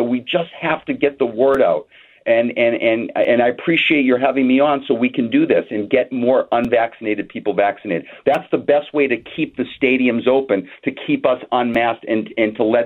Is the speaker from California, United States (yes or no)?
no; Boston, Massachusetts, United States; You can appreciate the fact that I don't like the Yankees because I'm from Boston, okay?